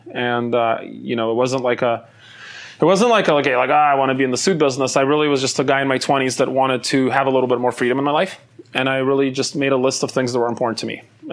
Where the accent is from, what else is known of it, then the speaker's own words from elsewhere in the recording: Ukraine; moved away; I grew up in Ukraine and the Soviet Union, and we sort of ran away from there.